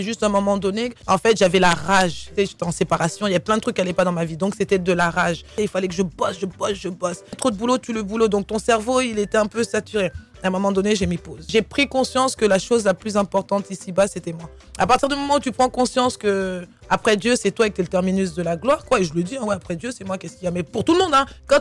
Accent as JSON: {"language": "French", "town": "Montreuil", "region": "Île-de-France", "country": "France", "tie": "born or raised there", "said": "J'ai grandi à Montreuil avec mes copines, les Fatou, les Aminata, les Bintou, les wesh wesh, jogging Lacoste, Clientcourt, machin et tout, tu vois. C'est vraiment le parcours d'une jeune africaine issue de banlieue"}